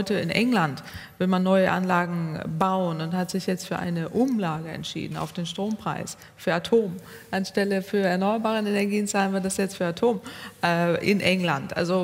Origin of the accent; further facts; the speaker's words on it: Northwest Germany, Germany; Also ich komme aus dem Nordwesten Deutschlands.